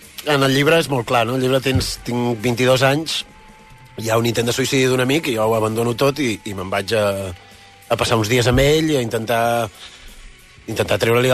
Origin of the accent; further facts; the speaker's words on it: Sant Julià de Vilatorta, Catalonia, Spain; also born or lived in Vic; Jo soc de Sant Julià de Vilatorta, però sí, tota la meva adolescència és a Vic, sí.